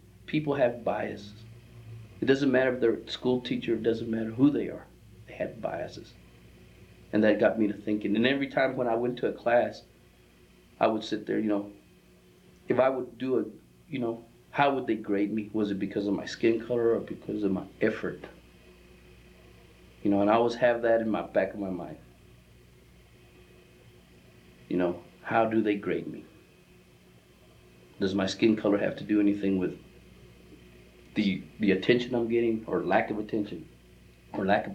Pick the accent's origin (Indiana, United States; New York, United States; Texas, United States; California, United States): Texas, United States; Plainview; I was born in Plainview, Texas in 1954, July 22nd, 54.